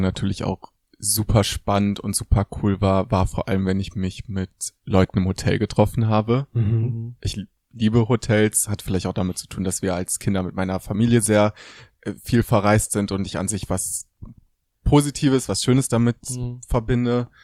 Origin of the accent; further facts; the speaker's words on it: Düsseldorf, North Rhine-Westphalia, Germany; ich bin in Düsseldorf und Umgebung aufgewachsen.